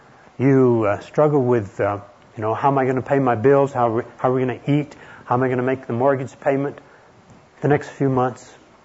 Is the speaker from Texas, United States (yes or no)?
yes; Texas, United States; I grew up in Deep East Texas. That's about one notch more cultural than Alabama, John.